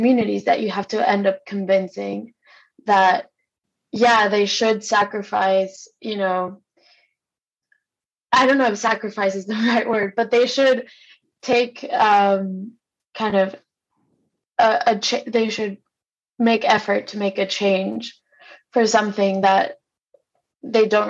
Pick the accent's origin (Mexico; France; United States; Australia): Mexico; I'm originally from Mexico.